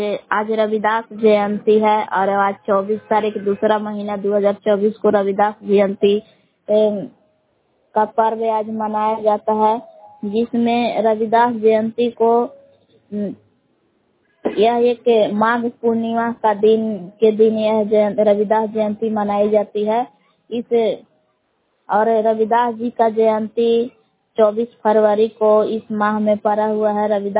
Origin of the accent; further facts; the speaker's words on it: Bilaw, Bihar, India; ग्राम बिलाव जिला कैमूर भगवान के निवासी हूँ।